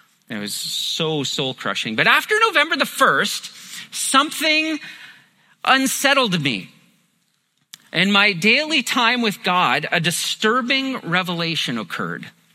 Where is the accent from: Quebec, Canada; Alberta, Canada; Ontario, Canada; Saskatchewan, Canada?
Ontario, Canada; I've been a Jays fan since a kid in the growing up in Ontario